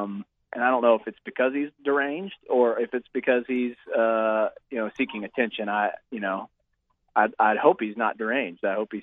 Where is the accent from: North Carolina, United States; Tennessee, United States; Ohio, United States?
Tennessee, United States; also born or lived in Virginia; now in Kentucky, United States; I'm not from here. I lived in Virginia for 8 years. I grew up in Tennessee.